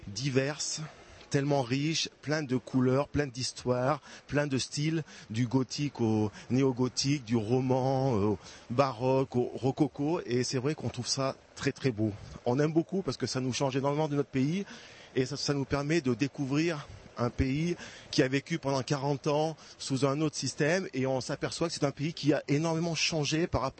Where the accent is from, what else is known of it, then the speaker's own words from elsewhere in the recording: Grenoble, Auvergne-Rhône-Alpes, France; je suis originaire de Grenoble, donc en France.